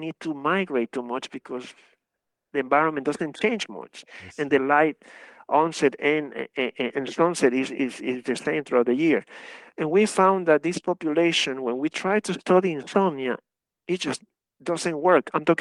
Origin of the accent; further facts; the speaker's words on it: Ecuador; English is a second language; I'm from Ecuador, which is the middle of the world. I'm on the equator line